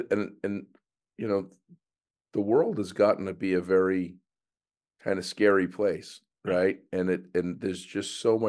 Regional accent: Boston, Massachusetts, United States; I'm from Boston. I love the style of pizza that we have.

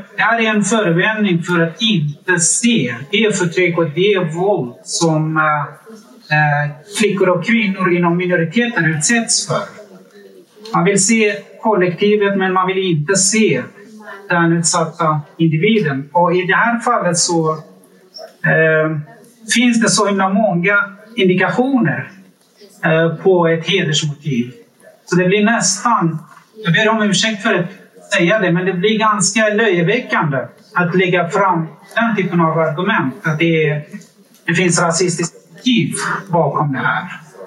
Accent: Umeå, Västerbotten County, Sweden; i min hemstad Umeå

